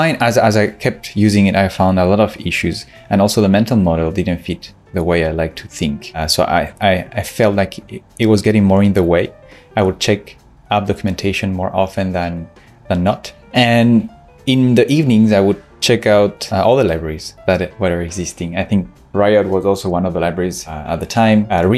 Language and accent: English; Spain; now in France; I'm a front-end developer and I live in France, but I'm from Spain.